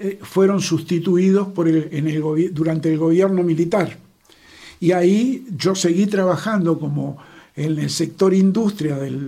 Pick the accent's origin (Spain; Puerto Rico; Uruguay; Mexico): Uruguay; Montevideo; yo soy de Malvin, yo soy del Rioja